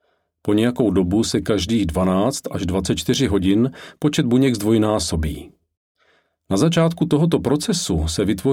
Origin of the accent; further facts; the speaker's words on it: Taiwan; Narodil jsem se v roce 1966 na Tchajwanu a tam jsem i vyrůstal. Náboženství mých rodičů vycházelo jak z taoismu, tak z buddhismu.